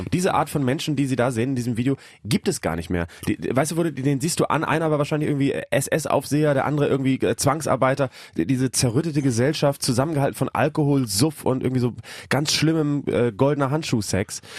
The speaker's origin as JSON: {"language": "German", "region": "Bremen", "country": "Germany", "said": "Ich glaube, als Bremer, das ist ja so ein bisschen so Hamburg-Light"}